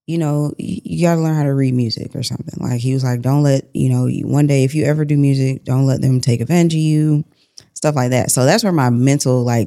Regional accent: Atlanta, Georgia, United States; I grew up in Atlanta.

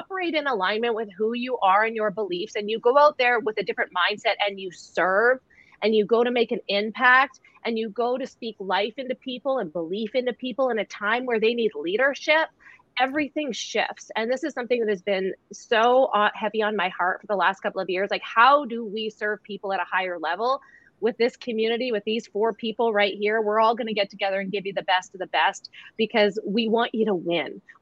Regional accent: Canada; moved away as an adult; now in Mexico; My husband and I, we're Canadian. I'm pretty sure the only reason we got this ticket here is because we moved our family from Canada to Mexico about a year

